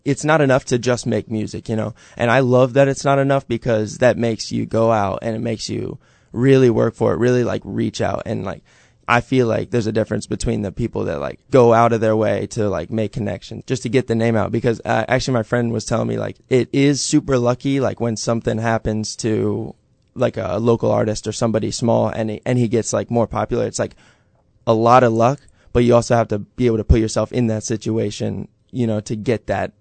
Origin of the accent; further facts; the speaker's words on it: Leesburg, Virginia, United States; Yeah, I'm from Leesburg.